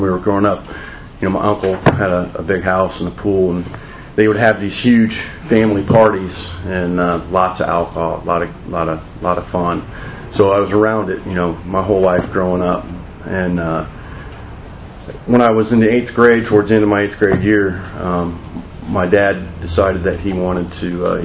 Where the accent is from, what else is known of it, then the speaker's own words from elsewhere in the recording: Van Wert, Ohio, United States; also born or lived in Dayton; I was born on July 12, 1967, in Dayton, Ohio. Moved around with my parents, ended up in a small town where I grew up until the eighth grade, called Van Wert, Ohio.